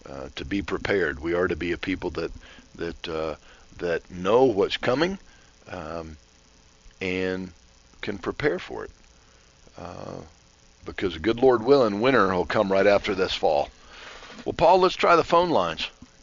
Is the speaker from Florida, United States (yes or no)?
yes; Florida, United States; I'm 57, and I remember growing up in Central Florida.